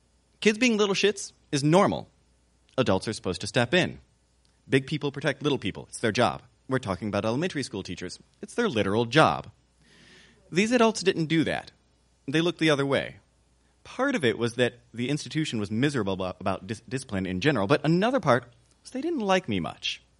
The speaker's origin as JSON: {"language": "English", "region": "the South", "country": "United States", "tie": "born or raised there", "said": "I grew up in the South. My parents didn't make a lot of money"}